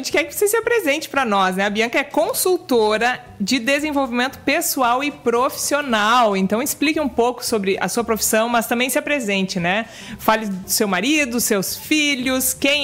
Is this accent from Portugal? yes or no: no; Santo Ângelo, Rio Grande do Sul, Brazil; accent: Santo Ângelo; é mais ou menos o meu sotaque de Santo Ângelo também